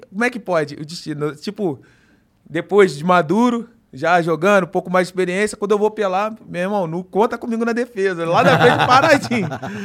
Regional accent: Volta Redonda, Rio de Janeiro, Brazil; Sou de Volta Redonda, nascido e criado

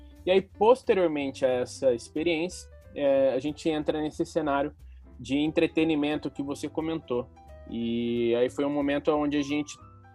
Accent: Campinas, São Paulo, Brazil; born there; eu sou nascido em Campinas, eu sou formado em Campinas

